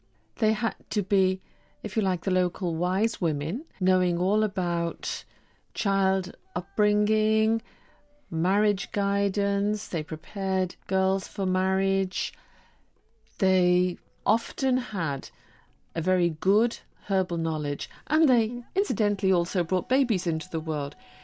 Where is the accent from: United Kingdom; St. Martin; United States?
United Kingdom; Liverpool, North West England; born there; I was born in Liverpool, in England, actually the next parish